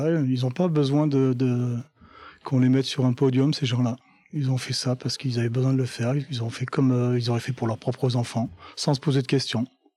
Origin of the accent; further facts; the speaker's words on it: Saint-Agrève, Auvergne-Rhône-Alpes, France; born there; je suis né au Chambon-Soignon, enfin à Saint-Agrève. Donc je connais bien le plateau